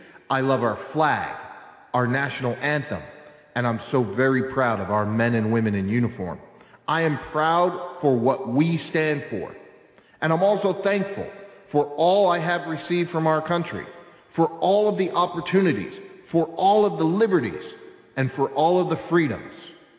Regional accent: United States; As an American and as a father, it is my duty to help Chile become a more competitive country.

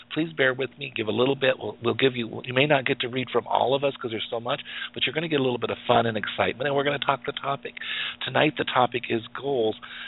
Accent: Wyoming, United States; I come from a very rural place. I come from Wyoming. A lot of people didn't realize that he was even a state till recently.

